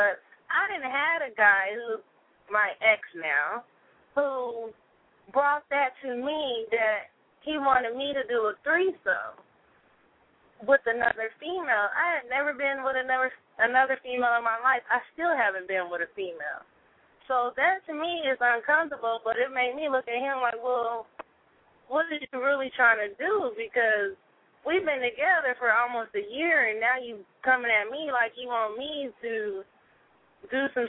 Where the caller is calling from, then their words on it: Indiana, United States; Yeah, I'm Indiana.